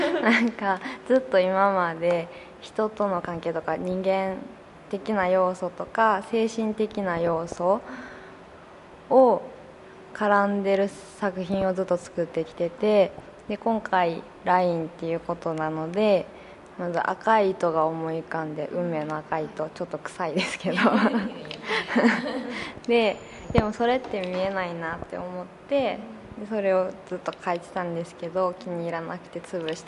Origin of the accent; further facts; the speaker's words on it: Kobe, Hyogo, Japan; 神戸出身です。